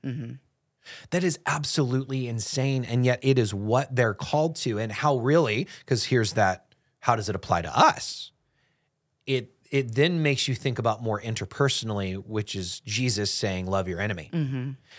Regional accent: United States; And as an American, I'm like singing

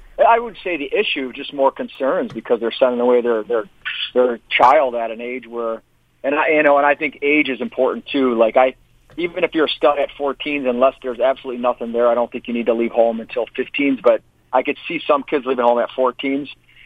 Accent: Chicago, Illinois, United States; I was from Chicago. I am from Chicago, and I left home at, you know, my senior year in high school to play in the USHL

